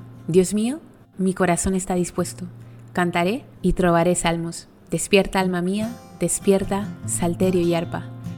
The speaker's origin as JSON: {"language": "Spanish", "country": "Chile", "moved": "as an adult", "lives_now": "Madrid, Spain", "said": "soy chilena y hace casi 2 años vivo aquí en España. ¿Por qué? Porque me casé con un español y decidimos vivir aquí, en España, en Madrid."}